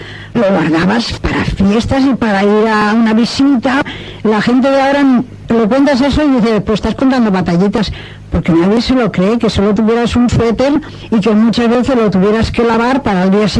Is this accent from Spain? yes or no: yes; Valencia, Valencian Community, Spain; Yo, como soy del Carañal, tenía otras fiestas maravillosas, la Semana Santa, que aún la tengo, porque yo cuando empiezo la Semana Santa me voy al Carañal y en toda la semana yo no aparezco por Valencia.